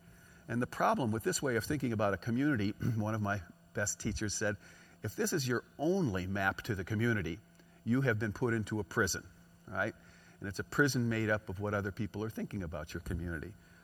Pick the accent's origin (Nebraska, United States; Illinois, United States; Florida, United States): Illinois, United States; Chicago; I come from Chicago.